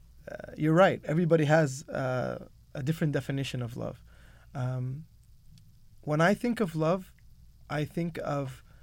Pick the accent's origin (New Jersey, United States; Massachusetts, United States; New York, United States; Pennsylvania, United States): New York, United States; Staten Island; now in Los Angeles, United States; So I was born and raised in New York, Staten Island, New York.